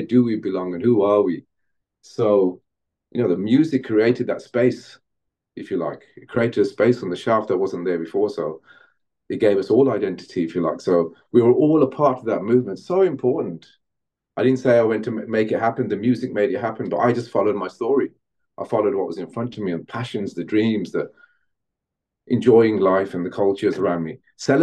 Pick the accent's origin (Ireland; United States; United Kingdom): United Kingdom; Handsworth, West Midlands; I say, I come from Handsworth and, you know, sound systems, and why do you sing like that and all that?